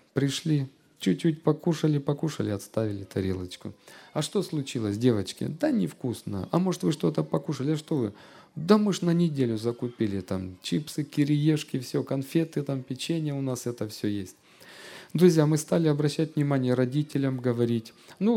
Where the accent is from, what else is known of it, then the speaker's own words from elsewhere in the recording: Kislovodsk, Stavropol Krai, Russia; я еще в детстве жил в Кисловодске